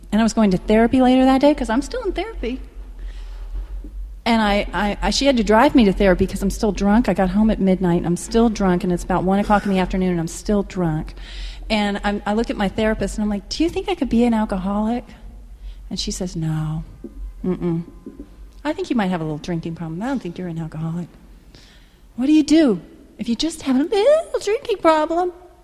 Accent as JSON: {"language": "English", "region": "Texas", "country": "United States", "tie": "born or raised there", "said": "I grew up in Texas, right on the water, banana trees in the backyard, palm trees in the front yard"}